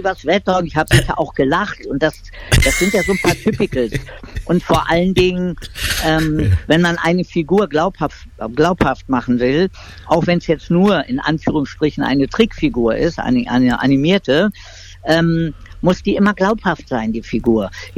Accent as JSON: {"language": "German", "region": "Berlin", "country": "Germany", "tie": "born or raised there", "also_born_or_lived": "Madrid, Spain", "said": "Das heißt, ich bin in Spanien geboren, der Papa war Spanier und bin aber, wie sagt der Berliner so schön, aufgewachsen in Berlin, im alten West-Berlin."}